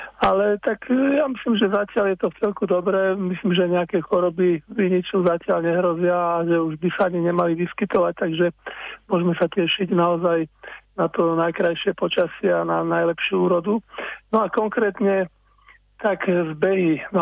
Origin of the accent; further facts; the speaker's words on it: Svätý Jur, Bratislava Region, Slovakia; Musím povedať, že teda ja som konkrétne zo Svätého Jura, tu bývam, takže to je najväčšia naša vinárska oblasť na Slovensku, Malokarpatská